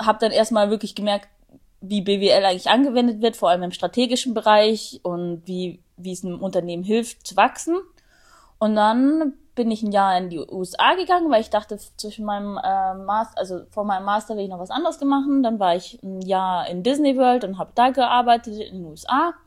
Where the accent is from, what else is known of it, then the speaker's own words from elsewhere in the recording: Augsburg, Bavaria, Germany; ich bin 29, ich komme aus Augsburg